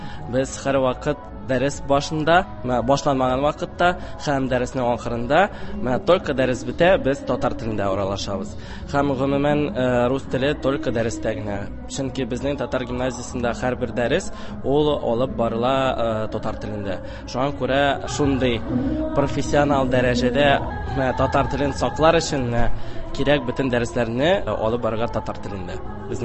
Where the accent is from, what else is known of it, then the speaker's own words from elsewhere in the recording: Ulyanovsk, Ulyanovsk Oblast, Russia; Мин үзем Томштан Ульяновск шәһәреннән, анда педагогик университетын бетердем инде.